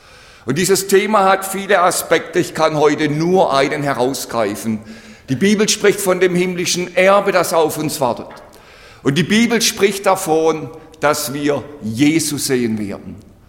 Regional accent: Bad Liebenzell, Baden-Württemberg, Germany; Ich bin ja auf dem Missionsberg in Bad Liebenzell aufgewachsen

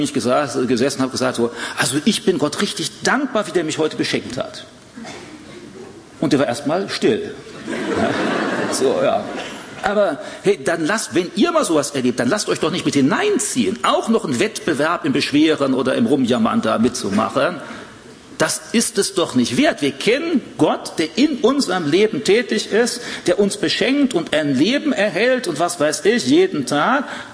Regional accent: Germany; Und wenn ich als typischer Deutscher da hinkommen würde, dann würde ich sagen, naja, irgendwie nicht schlecht

